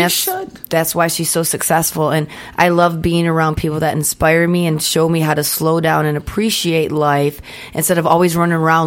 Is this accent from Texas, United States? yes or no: no; Michigan, United States; I mean, I'm from Michigan. All you had to do is watch TV.